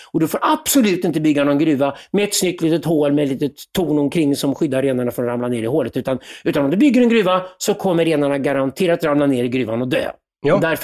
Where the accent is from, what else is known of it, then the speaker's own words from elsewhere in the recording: Zinkgruvan, Örebro County, Sweden; Nu är det så här att jag är uppvuxen i Vättern. I norra änden av Vättern finns det en ort som heter Zinkgruvan.